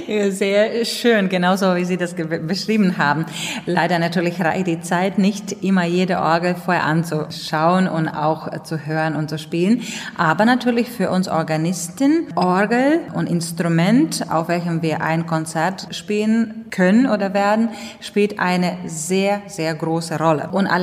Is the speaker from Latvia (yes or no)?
yes; Rēzekne, Latgale, Latvia; German is a second language; In meinem Heimatort Rēzekne